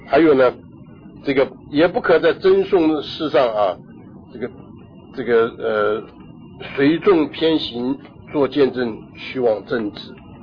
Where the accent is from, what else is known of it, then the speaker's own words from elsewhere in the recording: China; 我想我们中国人对这个是最有切身的痛啊。